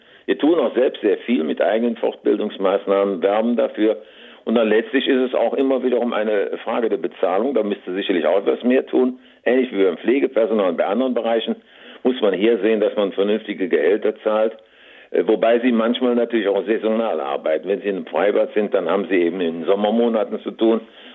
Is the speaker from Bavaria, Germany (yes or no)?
no; Cologne, North Rhine-Westphalia, Germany; Ja, ich könnte Ihnen Beispiele nennen aus meiner Heimatstadt hier aus Köln.